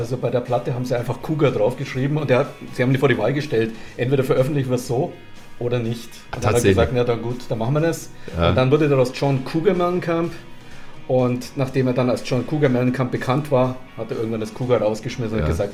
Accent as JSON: {"language": "German", "town": "Selb", "region": "Bavaria", "country": "Germany", "tie": "born or raised there", "moved": "as an adult", "said": "Ich komme aus einer kleinen Stadt, ich komme aus Selb"}